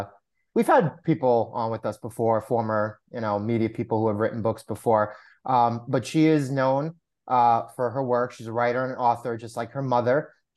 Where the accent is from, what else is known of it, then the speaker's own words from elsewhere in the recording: New York City, New York, United States; So Nick and I are from New York City.